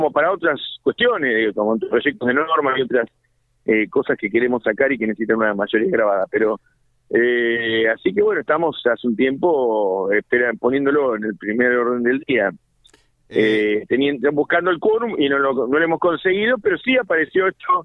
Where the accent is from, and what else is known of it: Argentina